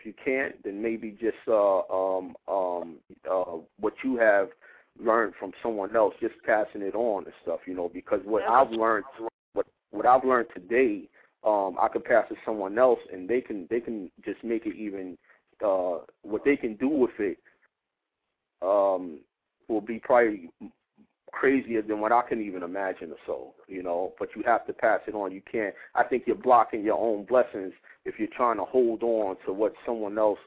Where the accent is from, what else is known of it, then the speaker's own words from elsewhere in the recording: Bronx, New York, United States; also born or lived in Mount Vernon; We did another event in Mount Vernon where I was raised for a period of time in my life. I grew up in the Bronx, 174th Street, Hoe Avenue, and Katona and all that. Shout out to everybody in the BX.